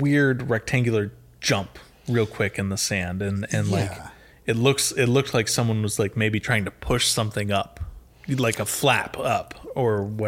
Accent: Florida, United States; You know, growing up in Florida with hurricanes and stuff happening all the time

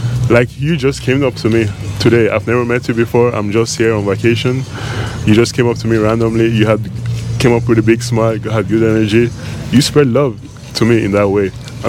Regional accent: Norway; English is a second language; I'm from Norway.

